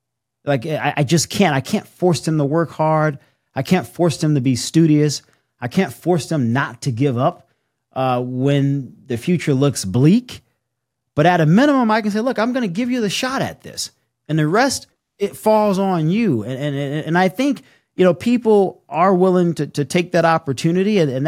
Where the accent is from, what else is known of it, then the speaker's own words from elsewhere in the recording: the South, United States; I grew up in the South. My grandparents were like the second class to desegregate a school in Louisiana.